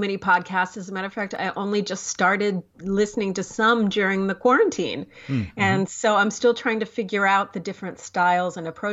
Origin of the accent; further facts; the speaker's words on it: Pennsylvania, United States; Well, originally I am from not that far from the Brandywine, from Berks County, Pennsylvania. And so I grew up in rural Pennsylvania